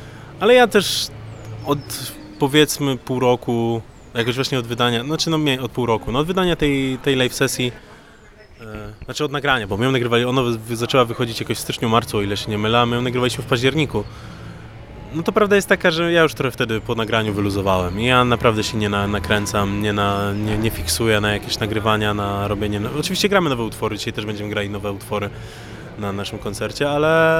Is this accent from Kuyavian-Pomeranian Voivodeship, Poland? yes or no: yes; Grudziądz, Kuyavian-Pomeranian Voivodeship, Poland; now in Poznań, Poland; my jesteśmy poznańskim zespołem z Grudziądza, bo jakby no ja pochodząc z Grudziądza